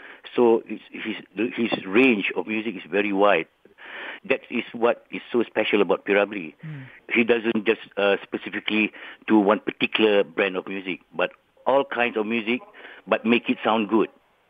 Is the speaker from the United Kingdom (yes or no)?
no; Malaysia; the songs that portray us as Malaysian